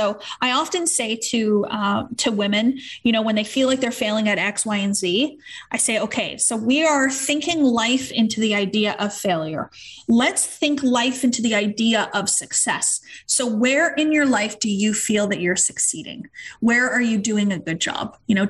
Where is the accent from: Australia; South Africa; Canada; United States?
Canada; She went back to work when I was 2 weeks old, and we're Canadian, so she actually got a long maternity leave